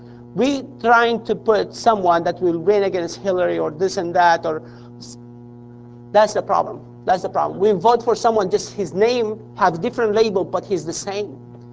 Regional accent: Sudan; born there; I was born in Sudan. My parents were born in Sudan. My grandparents born in Syria.

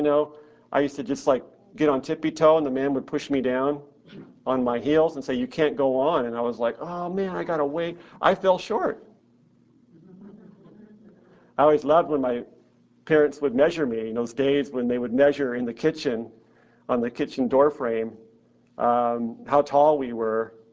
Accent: Anaheim, California, United States; When we would go to Knott's or Disneyland, I grew up right here in Anaheim

